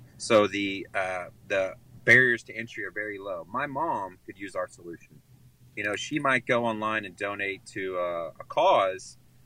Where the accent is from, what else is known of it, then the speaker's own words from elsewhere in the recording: Texas, United States; And I'm originally from Texas, so my son and I were on Facebook.